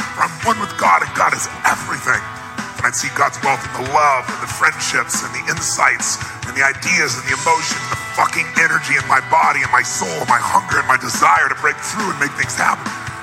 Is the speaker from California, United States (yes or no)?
yes; Azusa, California, United States; I'm a kid from Azusa, California, who did not have any fucking certainty